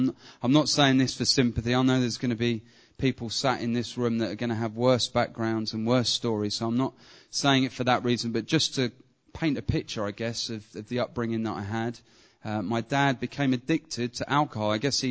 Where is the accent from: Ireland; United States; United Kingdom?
United Kingdom; Woking, South East England; I was brought up mainly around Woking in Surrey.